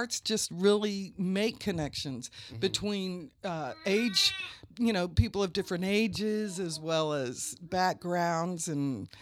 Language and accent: English; Columbus, Indiana, United States; I am from Columbus, Indiana, where my father conducted our local community orchestra, and I'm the youngest of seven kids.